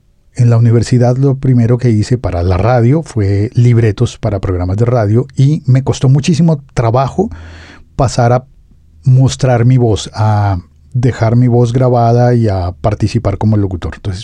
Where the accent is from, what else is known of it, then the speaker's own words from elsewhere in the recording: Bogotá, Bogotá Capital District, Colombia; Yo soy bogotano y hay un montón de cosas que daban vergüenza.